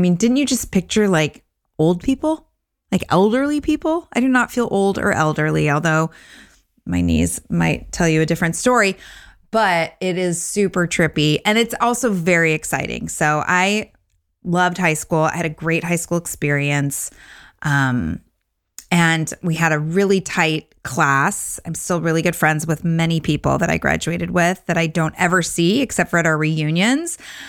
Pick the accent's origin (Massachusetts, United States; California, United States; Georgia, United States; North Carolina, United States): California, United States; I'm flying from Costa Rica to LA to spend time in Orange County, which is where I grew up, and go to my 30-year high school reunion.